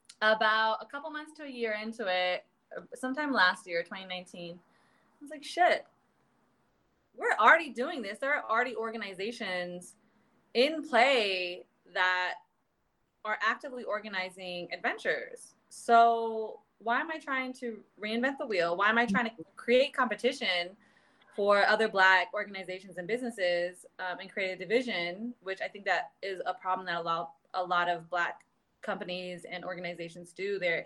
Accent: Anchorage, Alaska, United States; So I grew up in Anchorage, Alaska

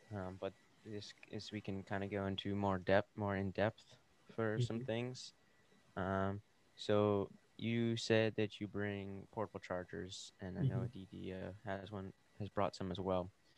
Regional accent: Scotland, United Kingdom; Because I'm Scottish and they have a lot of nice places to camp along the coast.

